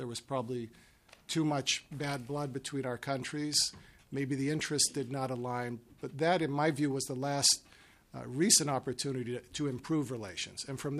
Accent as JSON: {"language": "English", "country": "United States", "tie": "born or raised there", "said": "my parents are both from Iran, or hinted I'm of Iranian origin. I grew up in the States."}